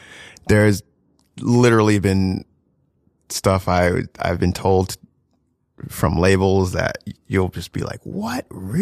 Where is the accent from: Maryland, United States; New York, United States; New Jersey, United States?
New Jersey, United States; You know, I grew up in South Jersey, so it's kind of like, you know, these white kids.